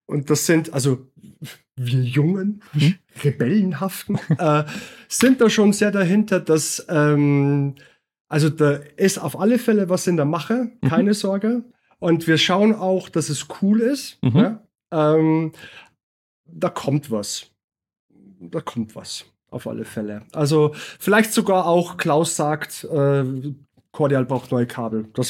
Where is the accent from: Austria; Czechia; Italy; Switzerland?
Austria; now in Munich, Germany; als Österreicher, der in München lebt